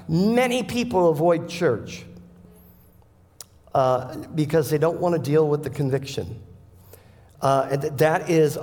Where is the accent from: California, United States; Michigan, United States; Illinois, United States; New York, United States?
Illinois, United States; Chicago; also born or lived in Indiana; now in -; But in the 90s, we moved. I grew up in Chicago. We moved to Indiana.